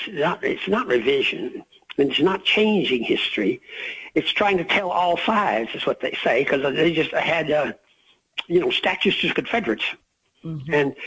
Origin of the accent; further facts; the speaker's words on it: Dallas, Texas, United States; But, you know, I grew up in Texas, which was, you could argue, was it South or West or what?